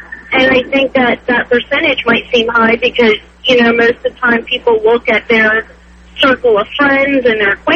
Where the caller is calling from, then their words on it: Washington, District of Columbia, United States; I'm actually driving. I'm in D.C.